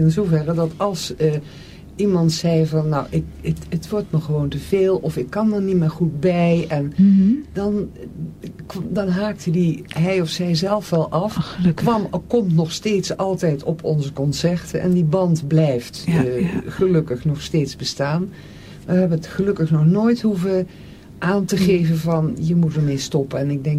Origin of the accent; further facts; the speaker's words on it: Maastricht, Limburg, Netherlands; ik kom uit Maastricht oorspronkelijk.